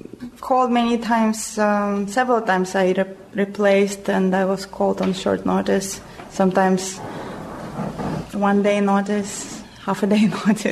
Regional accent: Russia; English is a second language; moved away as an adult; Well, I came from Russia and came to this country in 1995 to study with Alexander Turadze.

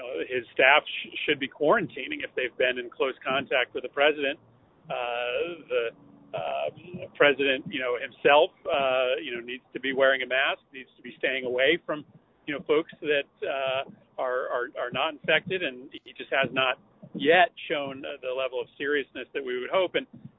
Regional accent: Wethersfield, Connecticut, United States; I grew up in Wethersfield, just a stone's throw away from our new home in the Sheldon Charter Oak neighborhood, just south of downtown.

